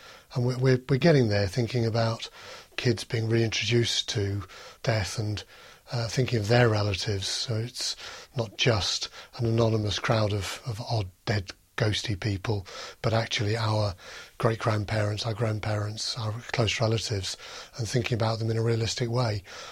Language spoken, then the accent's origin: English; United Kingdom; as a culture, as a British culture, we're not very good at doing rituals.